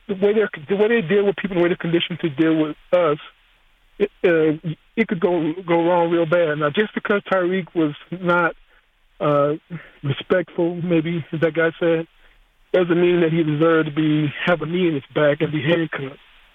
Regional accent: the South, United States; I mean, I'm from the South.

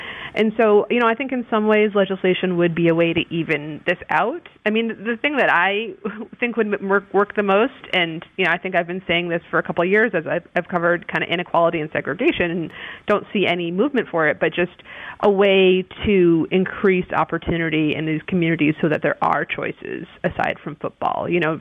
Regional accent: Boston, Massachusetts, United States; I'm from Boston.

